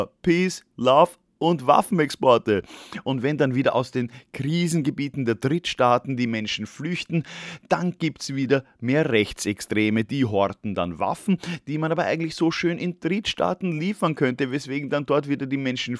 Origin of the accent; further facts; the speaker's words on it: Vienna, Austria; born there; Als geborener Wiener stolpere ich immer wieder über solche Kleinigkeiten.